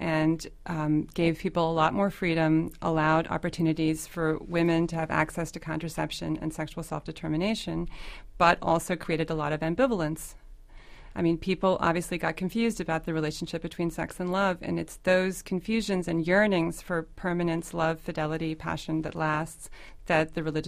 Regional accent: the South, United States; And yes, I grew up in the South, and evangelicalism was not fixated on sex.

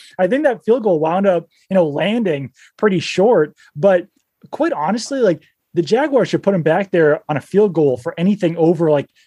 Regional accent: New England, United States; also born or lived in Seattle; So I was born in Seattle. I lived there until I was like 11 years old. I moved in 1997 to New England.

